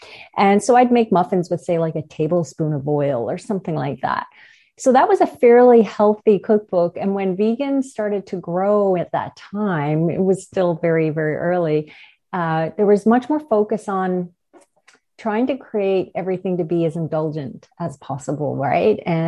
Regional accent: Newfoundland and Labrador, Canada; We are from Newfoundland, and we were in a small town.

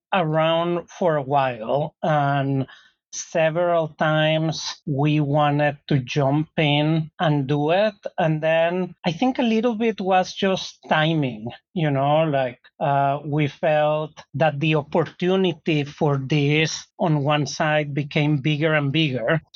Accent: Mexico; like I grew up eating in Mexico.

